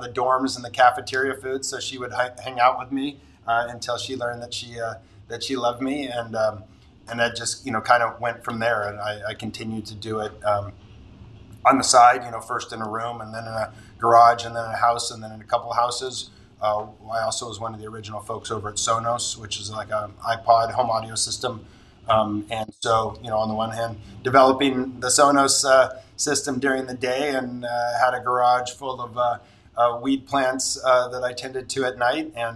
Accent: Santa Barbara, California, United States; Yeah. So lucky, Santa Barbara's my hometown, and lucky, I mean, it's a big agricultural community.

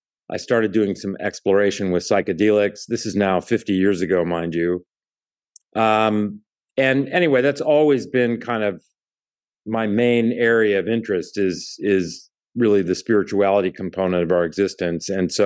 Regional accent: Chicago, Illinois, United States; We're both from the Chicago area. We both ended up out here.

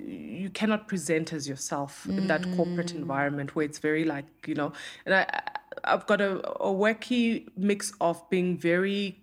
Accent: South Africa; as a South African who has, you know, lived through the horrors of apartheid.

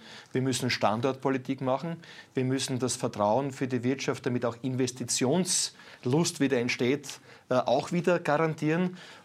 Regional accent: Burgenland, Austria; Und das sage ich ganz besonders als Burgenländer, weil wir eine Friedensuniversität im Land haben

